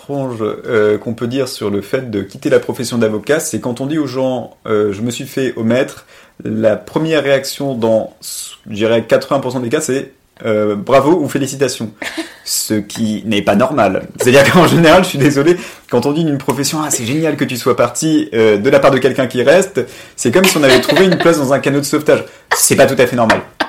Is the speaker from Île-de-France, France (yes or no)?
yes; Paris, Île-de-France, France; moi j'ai grandi non seulement à Paris, mais double peine dans le 16e arrondissement. Donc c'est-à-dire que j'ai grandi dans le 16e et étudié à Assas